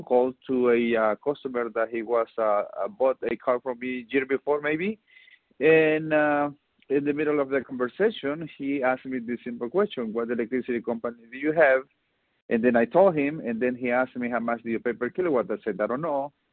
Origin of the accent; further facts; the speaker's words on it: El Salvador; English is a second language; now in United States; I am from El Salvador, as you say, and I started on Ambit Energy October 15, 2009.